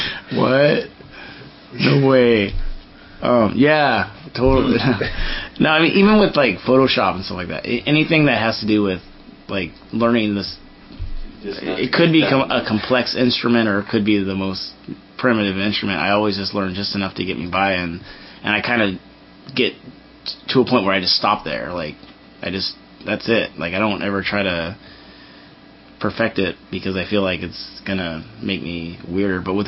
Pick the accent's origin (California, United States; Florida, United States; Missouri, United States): California, United States; Torrance; Yeah, I grew up in Torrance